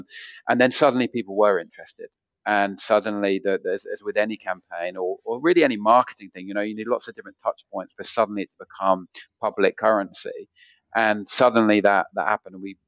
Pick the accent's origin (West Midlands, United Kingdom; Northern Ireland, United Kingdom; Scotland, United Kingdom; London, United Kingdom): London, United Kingdom; I'm a Londoner born and bred actually.